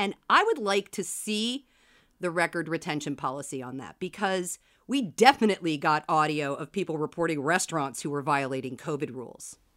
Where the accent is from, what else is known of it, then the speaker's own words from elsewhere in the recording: East Coast, United States; I grew up on the East Coast. Horns are just part of the dialogue.